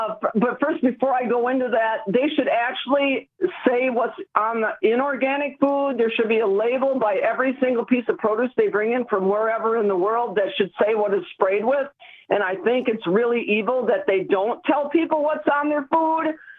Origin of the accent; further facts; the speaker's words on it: Milwaukee, Wisconsin, United States; I didn't grow up here. I grew up outside of Milwaukee. Near Watertown.